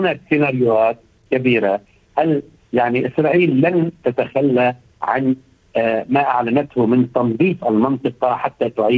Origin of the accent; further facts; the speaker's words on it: Lebanon; كنا ننتظر نحن كلبنانيين